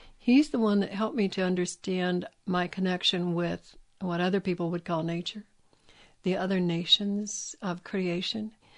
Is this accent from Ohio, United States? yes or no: yes; Ohio, United States; I'm a Shawnee from Ohio. My people were from southern Ohio for the last several hundred years.